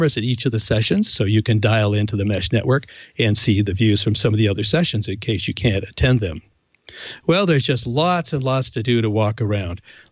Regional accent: California, United States; No, I'm from California, but I went to the University of Florida to get one of my degrees.

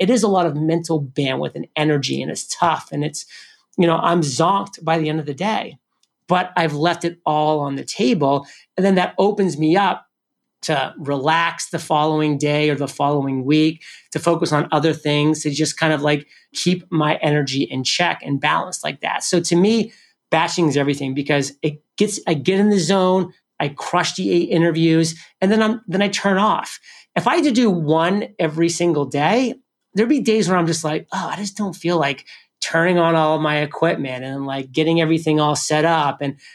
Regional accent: New England, United States; I'm from New England, so I love the Patriots.

